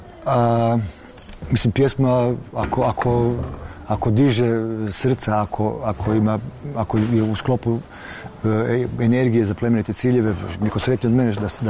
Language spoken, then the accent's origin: Croatian; Krapina-Zagorje County, Croatia